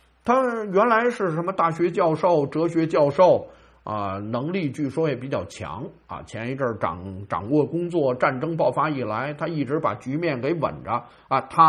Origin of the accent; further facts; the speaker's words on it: China; 实际上按照我们中国人的说法，他应该叫秘书长。